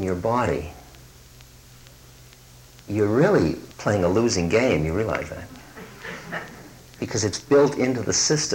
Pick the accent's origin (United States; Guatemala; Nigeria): United States; New England; But I'm a gentleman from New England, you know, and you don't say anything.